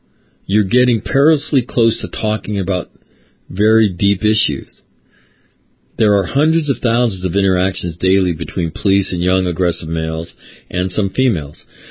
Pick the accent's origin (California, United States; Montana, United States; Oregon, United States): California, United States; Sacramento; Where I grew up in Sacramento, We had the San Diego Union in the morning, and we had the Sacramento Bee in the afternoon.